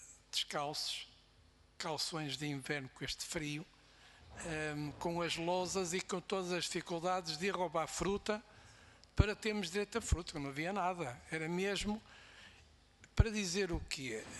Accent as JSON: {"language": "Portuguese", "region": "Norte", "country": "Portugal", "said": "porque eu digo aquilo que sinto, porque eu sou do Norte."}